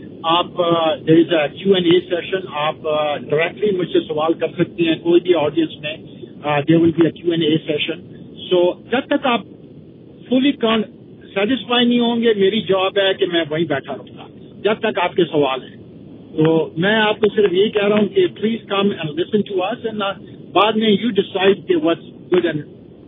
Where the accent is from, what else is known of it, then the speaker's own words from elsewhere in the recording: Canada; मैं खुद कैनेडियन हूँ